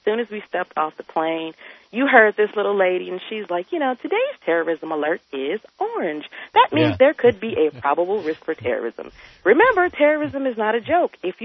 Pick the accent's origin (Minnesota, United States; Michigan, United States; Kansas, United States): Michigan, United States; Detroit; you know I'm from Detroit, but my husband's white.